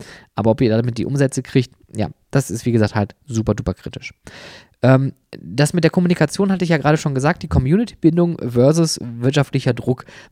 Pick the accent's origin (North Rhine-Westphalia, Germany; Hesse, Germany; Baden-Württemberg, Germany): North Rhine-Westphalia, Germany; Essen; Das ist die ehemalige Bundesgartenschau hier in meiner Heimatstadt Essen.